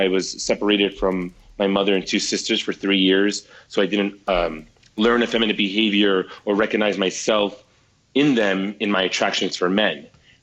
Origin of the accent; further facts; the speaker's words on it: New York City, New York, United States; So I started as a teenager. I was 16 years old, growing up in the New York City area.